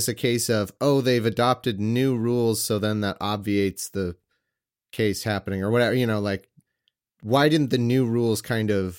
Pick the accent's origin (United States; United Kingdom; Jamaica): United States; I feel like as an American, that would be the minimum we can.